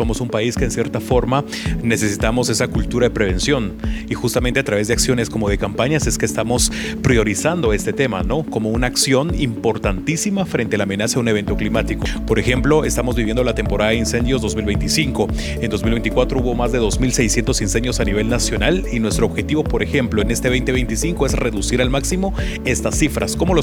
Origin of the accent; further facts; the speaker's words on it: Guatemala; lo que hacemos como población guatemalteca es alarmarnos